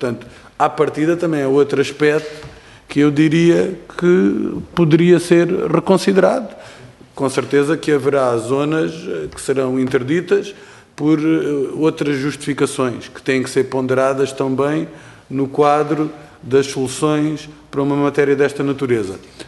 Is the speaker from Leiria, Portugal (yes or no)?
no; Faro, Portugal; eu sou do Algarve, e portanto ela não se pratica no Algarve